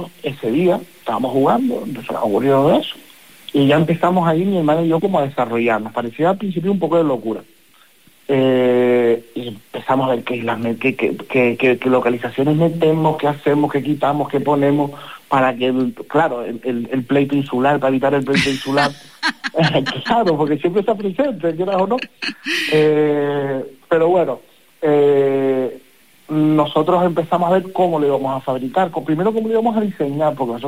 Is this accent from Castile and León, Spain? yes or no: no; Tenerife, Canary Islands, Spain; mi hermana y yo, que somos de Tenerife